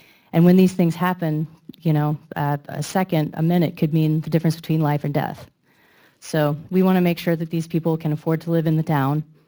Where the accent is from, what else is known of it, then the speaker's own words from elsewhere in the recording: Mount Pleasant, South Carolina, United States; My family is from Mount Pleasant for generations. I grew up in Hobcaw in the Old Village.